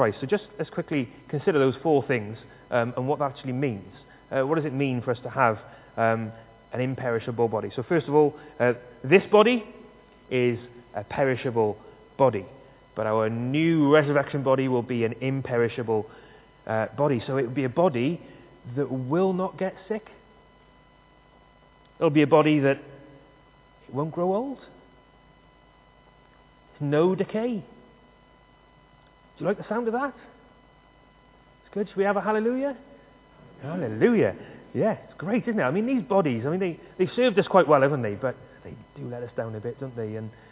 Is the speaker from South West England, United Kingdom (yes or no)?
no; Cardiff, Wales, United Kingdom; in Cardiff, and there's people I haven't seen since I was about 15